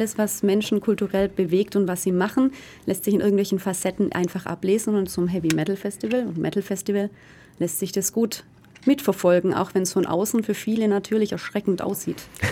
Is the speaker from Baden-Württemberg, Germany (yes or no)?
yes; Baden-Württemberg, Germany; Ich komme ja aus dem Ostabkreis, wie ich schon gesagt habe